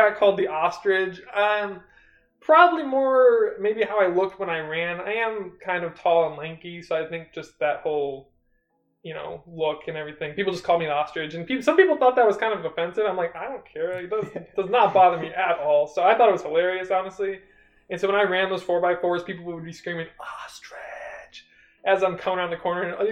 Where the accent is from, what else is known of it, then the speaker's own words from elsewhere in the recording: Kansas City, Missouri, United States; born there; Yeah, so I was obviously born in Kansas City, lived on the Missouri side for 2 years of my life, and then actually moved on to the Kansas side